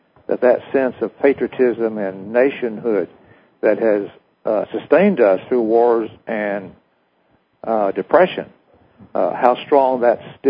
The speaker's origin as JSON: {"language": "English", "town": "Purcell", "region": "Oklahoma", "country": "United States", "tie": "born or raised there", "said": "when he came through my hometown, Purcell, Oklahoma, on the train in his campaign against Thomas E. Dewey."}